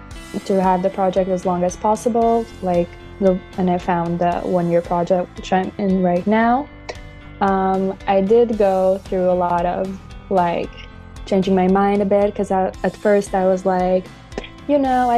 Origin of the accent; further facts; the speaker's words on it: Latvia; now in Italy; I come from a very small village in Latvia. I went to school there, did a lot of active stuff